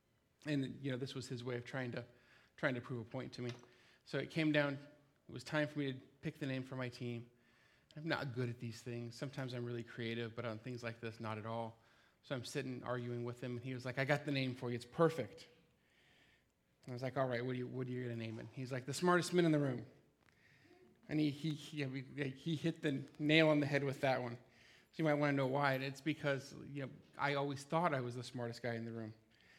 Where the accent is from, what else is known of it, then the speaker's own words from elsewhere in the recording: Arizona, United States; so you guys know I'm not from Washington. I'm from Arizona, so my mom's never had a chance to see me do anything ministry-wise